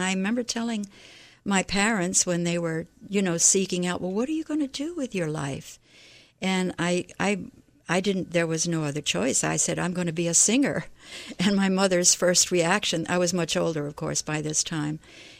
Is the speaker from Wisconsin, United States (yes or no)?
no; Miami, Florida, United States; also born or lived in Baltimore; brought us down from Baltimore, and I was raised in Miami. First in Kendall, and then South Miami, and graduated from Hialeah High School in the 60s, early 60s.